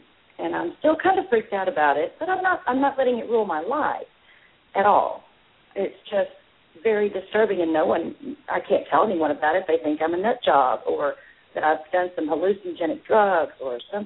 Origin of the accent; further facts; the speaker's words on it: Arkansas, United States; I went to Arkansas about a month ago. I felt a tremendous need to go back to my home state there.